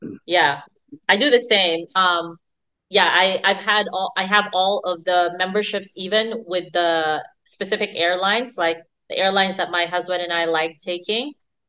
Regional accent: Philippines; I have limited exposure because I'm still a Filipino citizen, and so I'm limited to buying like Philippine stocks

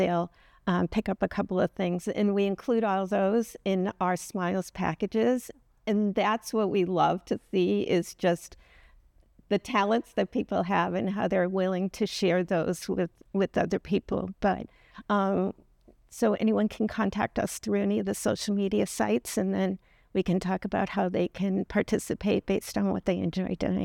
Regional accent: Boston, Massachusetts, United States; I grew up in Boston, so the South Shore, Plymouth area was just beautiful, and I spent the last holiday there.

